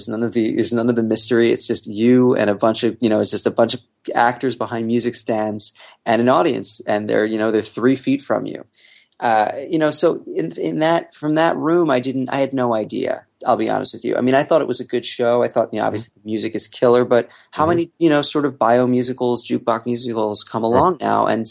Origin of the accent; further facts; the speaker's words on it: Philadelphia, Pennsylvania, United States; No, but I am in fact from Philadelphia.